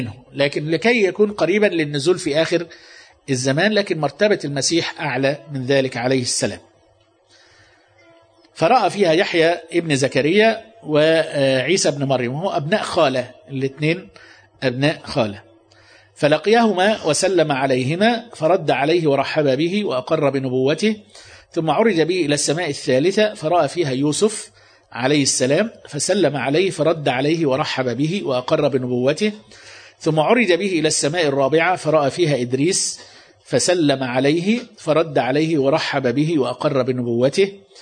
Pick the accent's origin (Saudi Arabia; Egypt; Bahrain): Saudi Arabia; Mecca, Makkah Province; احنا عندنا في مكة يعني في نسمع عن